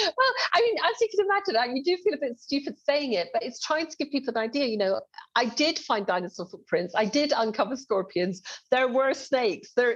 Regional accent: Uganda; now in United Kingdom; I was brought up in Uganda, in the East Africa, overlooking the Ruwenzori Mountains, the Mountains of the Moon.

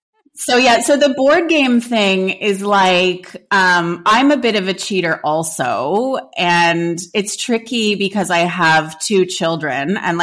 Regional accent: Canada; I grew up in Canada

